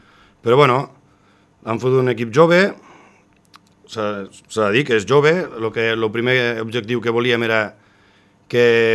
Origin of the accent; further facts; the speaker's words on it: Benissanet, Catalonia, Spain; perquè sóc molt de Benissanet. Los que em coneixen ja saben que sóc molt patriota.